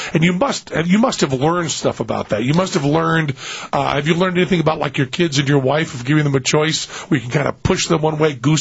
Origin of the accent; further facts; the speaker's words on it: New England, United States; Now, you, I'm from New England.